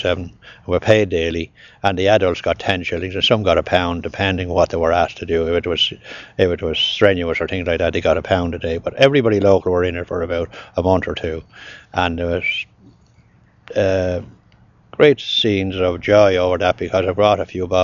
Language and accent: English; Dublin, County Dublin, Ireland; I was born in, well, I was born in Hollow Street in Dublin, but it was reared in a settle bed.